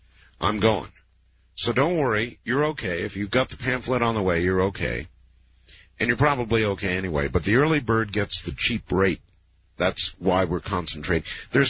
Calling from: San Diego, California, United States; from San Diego.

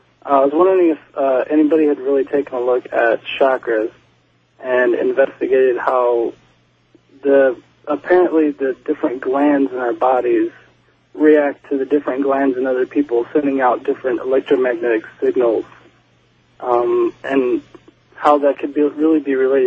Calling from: Nashville, Tennessee, United States; I'm calling from Nashville.

